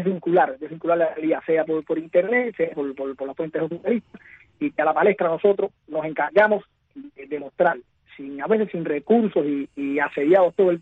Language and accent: Spanish; Cuba; partiendo de que somos los mismos cubanos a pie, esos cubanos que vivimos acá en Cuba